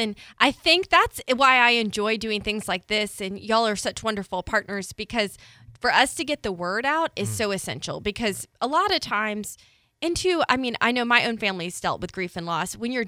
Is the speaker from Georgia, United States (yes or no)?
yes; Atlanta, Georgia, United States; I grew up in Atlanta, great community as well